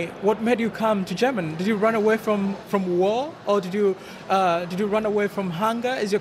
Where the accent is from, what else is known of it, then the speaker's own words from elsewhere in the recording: Tanzania; I'm coming from Tanzania, a country which is not having war at all.